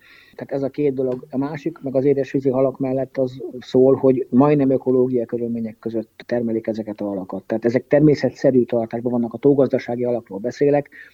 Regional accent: Alsóörs, Veszprém County, Hungary; alsóösen nőttem föl évzárótól évnyitóig, a nyáron én nem voltam a Balcsin.

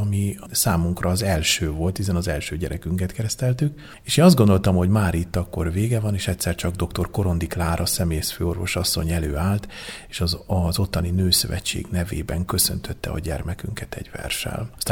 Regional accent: Transdanubia, Hungary; feleségem kárpátaljai, ilyen dunántúli vagyok

